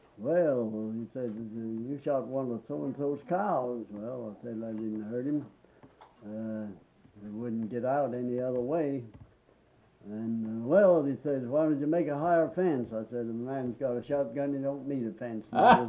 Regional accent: the West, United States; And of course, we grew up with guns in the West.

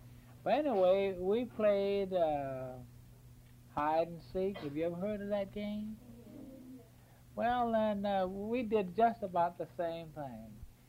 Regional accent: Florida, United States; now in Delray Beach, United States; I grew up in Suwannee County, attended school there, and went to college, and finally came down to this garden spot, which is now known as South Florida.

